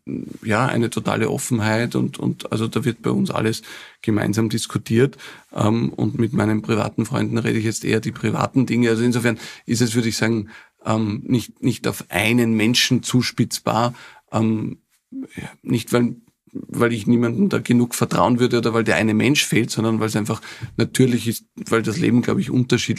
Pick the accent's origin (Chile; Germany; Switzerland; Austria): Austria; Also ich bin ein Österreicher durch und durch, ja. Ich bin da aufgewachsen, ich bin da verwurzelt, ich bin ein Patriot.